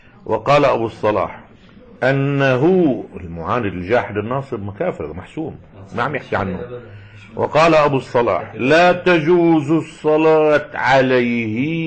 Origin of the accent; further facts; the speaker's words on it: Lebanon; عندنا في لبنان في تعايش اسلامي مسيحي